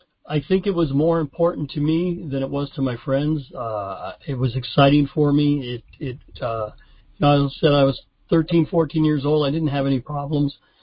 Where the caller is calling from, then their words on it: Glendale, California, United States; So anyway, I come to you from Glendale, California. I am 40 years sober. I got sober when I was 26 years old. And I am 66 today.